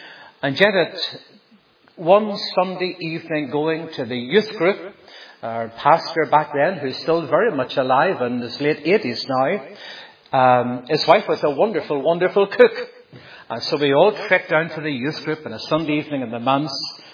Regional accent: Ireland; So yes, I'm from the Emerald Isle. My Irish eyes are smiling.

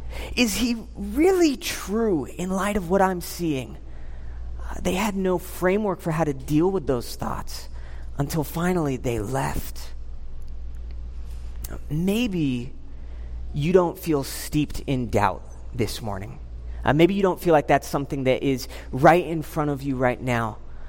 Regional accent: California, United States; I grew up in Southern California.

